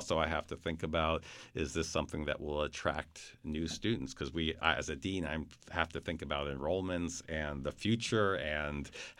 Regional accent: New Haven, Connecticut, United States; I come from New Haven originally where there's amazing pizza

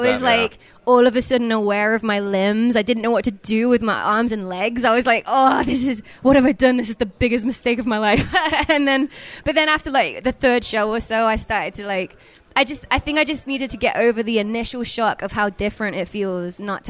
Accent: Coventry, West Midlands, United Kingdom; I'm from Coventry

